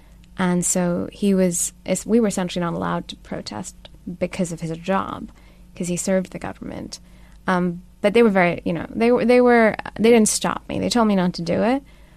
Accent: Pakistan; So I grew up in Pakistan, as you know, and was born into a pretty modest, self-made, traditional family.

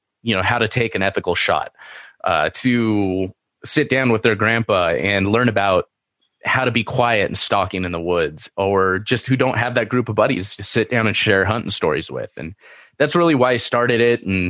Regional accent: Seal Beach, California, United States; And, I grew up in Seal Beach. I grew up going, riding my bike to the beach all the time.

